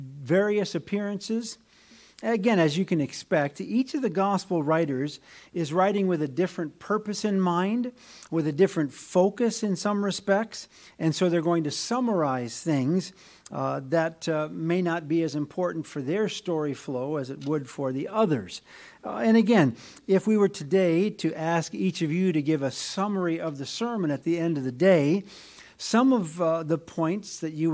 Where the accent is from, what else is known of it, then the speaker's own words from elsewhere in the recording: Wisconsin, United States; Where I grew up in Wisconsin, we didn't have mountains. We had hills, and not very many of those, mostly flat farmland.